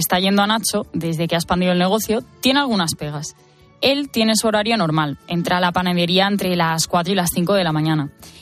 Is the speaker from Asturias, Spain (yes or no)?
yes; Asturias, Spain; en mi pueblo, en Asturias